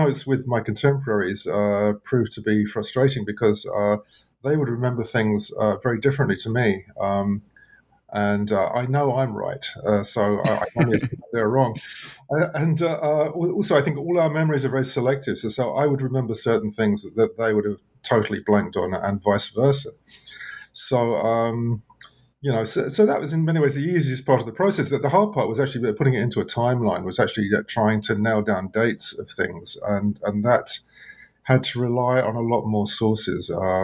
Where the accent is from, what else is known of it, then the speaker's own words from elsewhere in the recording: London, United Kingdom; It was post-war. Britain was very poor at t